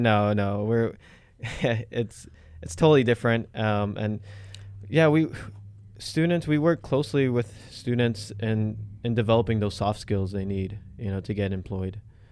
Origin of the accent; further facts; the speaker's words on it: New York, United States; I'm from New York, so I you know, I'm a newbie